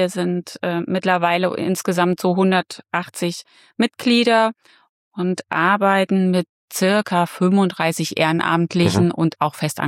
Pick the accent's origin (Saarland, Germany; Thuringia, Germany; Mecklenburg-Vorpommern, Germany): Thuringia, Germany; moved away as an adult; now in Fulda, Germany; ich bin in Thüringen geboren und aufgewachsen und bin 2023 durch die Arbeit hier nach Fulda gekommen. 2003, so lange schon, 2003 nach Fulda gekommen und durch Tegut.